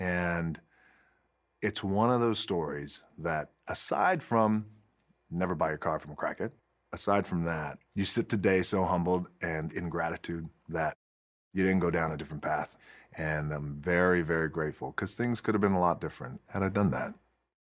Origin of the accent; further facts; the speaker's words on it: Hawaii, United States; half black and half Samoan, and we had a lot of strong roots in Hawaii. And so I did a lot of my growing up in Hawaii.